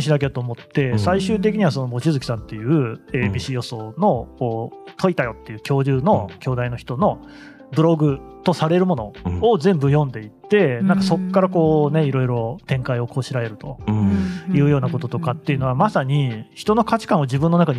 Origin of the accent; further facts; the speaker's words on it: Nagoya, Aichi, Japan; born there; で僕本当にあの都会生まれでね、名古屋生まれで